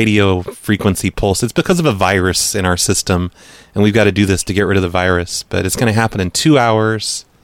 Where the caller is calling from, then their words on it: New York, United States; I'm just looking on street view. I'm calling from New York.